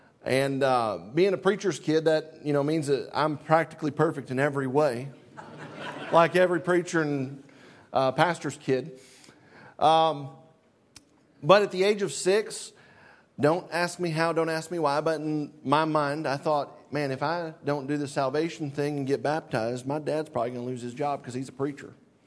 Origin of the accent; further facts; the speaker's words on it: Michigan, United States; born there; also born or lived in Nebraska; I was born in Michigan. My dad surrendered to the ministry and took a pastorate in Omaha, Nebraska.